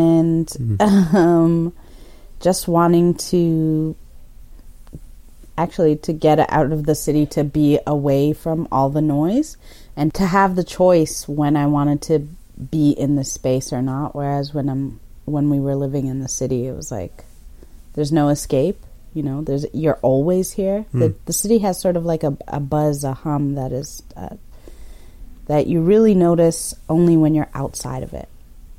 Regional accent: Toronto, Ontario, Canada; now in Caledon, Canada; grew up in Toronto.

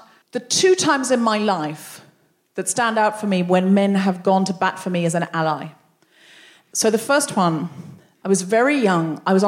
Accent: Australia; I was from Australia

